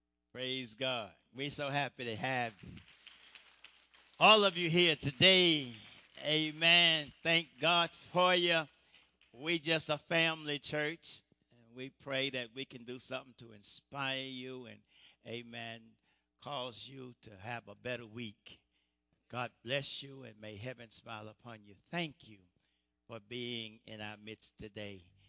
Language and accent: English; Brooklyn, New York, United States; That's my hometown, New York. I'm from Brooklyn.